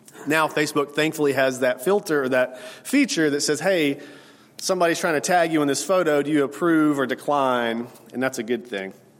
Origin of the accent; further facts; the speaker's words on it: United States; But maybe because I'm an American and we didn't have kings